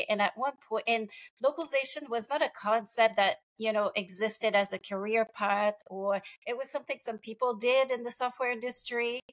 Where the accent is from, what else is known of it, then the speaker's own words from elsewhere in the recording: Quebec, Canada; English is a second language; Growing up in Quebec and coming from a small region and where nobody speaks English, well, at least at the time, I was passionate about language.